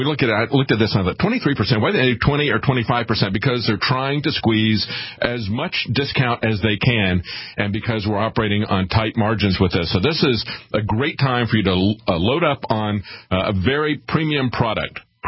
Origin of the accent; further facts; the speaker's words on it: Florida, United States; I grew up in Florida. I've seen many hurricanes come and go.